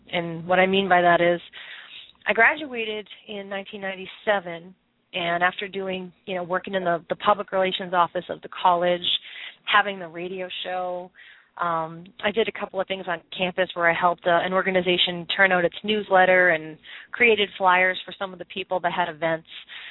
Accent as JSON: {"language": "English", "town": "Boston", "region": "Massachusetts", "country": "United States", "moved": "yes", "lives_now": "San Antonio, United States", "said": "I'm originally from Boston, but I've transplanted myself into San Antonio, Texas. And I've been here for about 4 years."}